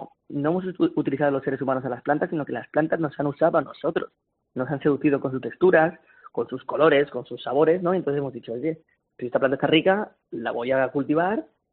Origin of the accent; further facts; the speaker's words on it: Madrid, Community of Madrid, Spain; Porque yo soy de Madrid